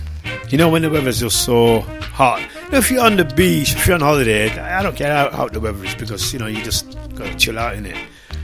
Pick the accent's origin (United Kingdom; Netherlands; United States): United Kingdom; Chesterfield, East Midlands; She's not from Sheffield, but I'm from Chesterfield.